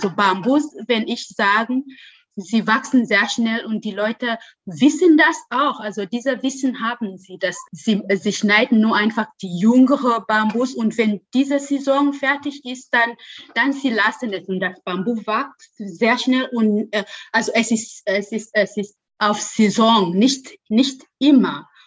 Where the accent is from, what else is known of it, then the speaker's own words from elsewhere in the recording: Uganda; German is a second language; Also ich komme auch aus Uganda und das ist von also Subsahara